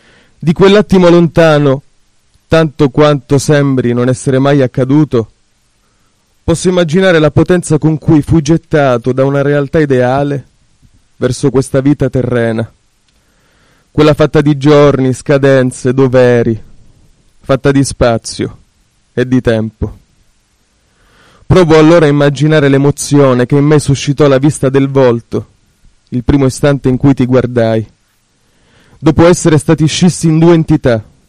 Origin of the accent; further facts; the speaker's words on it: Sicily, Italy; moved away; Io sono siciliano, sono fuggito via circa 7-8 anni fa per cercare altro.